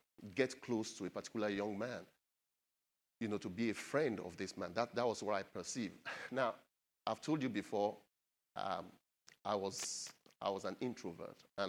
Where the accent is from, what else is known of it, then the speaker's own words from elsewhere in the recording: Nigeria; the government of my home country, Nigeria.